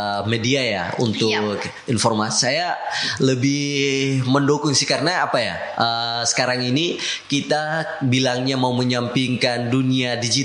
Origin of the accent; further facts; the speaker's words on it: North Maluku, Indonesia; Karena kampung kami adalah dikatakan juga sebagai kampung tua sebelum pemekaran apa Kabupaten Halmahera Selatan. Jadi masih wilayah Bacan. Itu desa kami juga desa tertua.